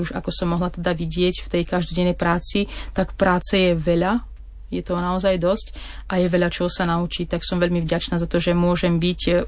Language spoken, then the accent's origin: Slovak; Lendak, Prešov Region, Slovakia; Vyrastala som v takej asi na Slovensku veľmi známej dedine. Volá sa Lendak. Som z tradične katolíckej veriacej rodiny.